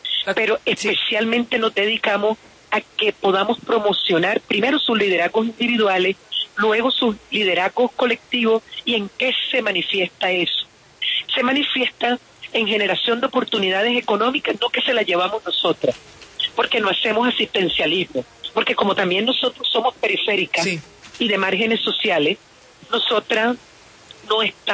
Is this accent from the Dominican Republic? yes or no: no; Colombia; soy una mujer negra, ya eso es bastante, y soy mujer y soy colombiana